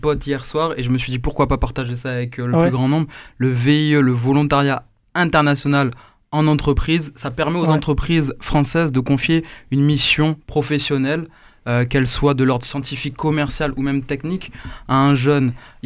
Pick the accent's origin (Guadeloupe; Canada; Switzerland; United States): Guadeloupe; je suis guadeloupéen et que ça me donnait aussi mon petit bout d'île natale